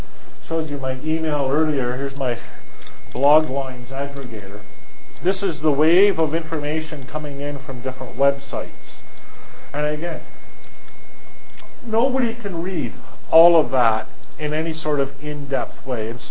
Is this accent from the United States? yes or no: no; Montreal, Quebec, Canada; I'm an inlander, right? I'm from Montreal.